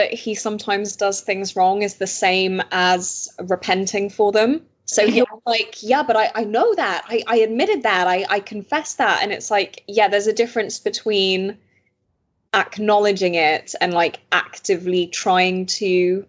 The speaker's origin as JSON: {"language": "English", "country": "Belgium", "said": "We speak French. Half of us speak French."}